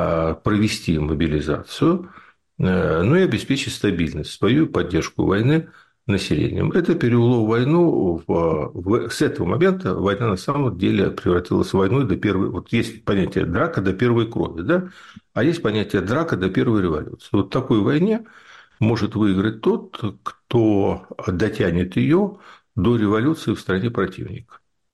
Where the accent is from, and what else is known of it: Kyiv, Ukraine; born there